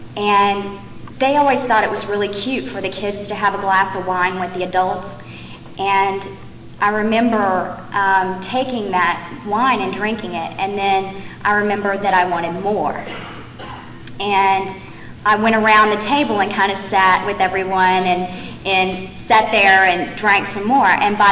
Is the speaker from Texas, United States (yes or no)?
yes; Houston, Texas, United States; born there; I was born in Houston, Texas, which is a wonderful place.